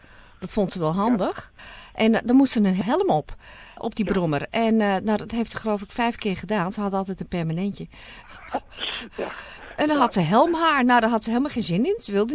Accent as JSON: {"language": "Dutch", "country": "Netherlands", "tie": "born or raised there", "said": "we zijn allemaal opgegroeid in Nederland"}